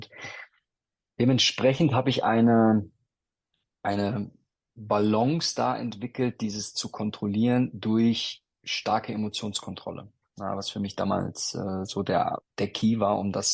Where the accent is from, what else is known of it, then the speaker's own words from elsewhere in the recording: North Rhine-Westphalia, Germany; Ich bin in Westfalen groß geworden